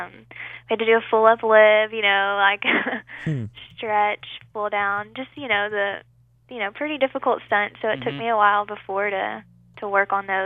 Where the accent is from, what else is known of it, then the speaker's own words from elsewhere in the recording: Texarkana, Texas, United States; I'm from the Texas side.